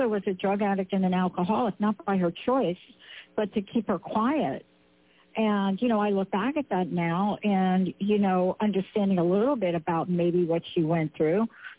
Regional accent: Bronx, New York, United States; You know, I'm a kid from the Bronx

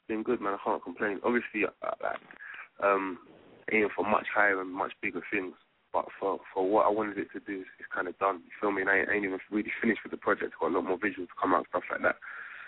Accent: London, United Kingdom; Basically, I'm a rapper from South London.

